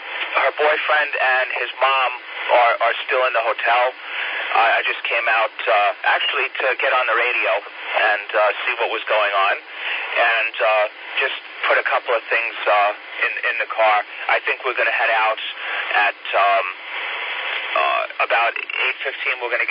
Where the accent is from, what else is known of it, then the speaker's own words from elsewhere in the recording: Babylon, New York, United States; We're from Long Island, New York, Babylon, New York, which is 40 miles east of New York City.